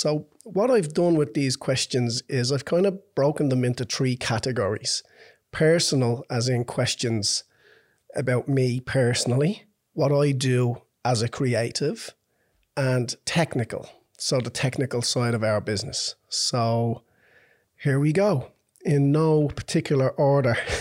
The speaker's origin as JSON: {"language": "English", "town": "Dublin", "region": "Leinster", "country": "Ireland", "lives_now": "Australia", "said": "Well, I'm from Dublin in Ireland. It's the capital city on the East Coast."}